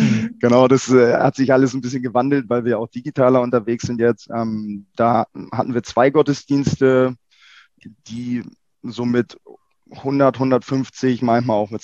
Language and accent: German; Hamburg, Germany; now in Hanover, Germany; bin als Adventist groß geworden im Raum Hamburg, sind dann die Adventgemeinde in Harburg gegangen. Da war ich tatsächlich auch noch bis vor 3 Jahren, da bin ich umgezogen nach Hannover.